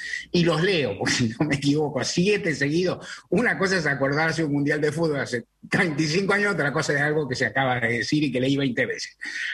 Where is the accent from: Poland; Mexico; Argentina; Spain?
Argentina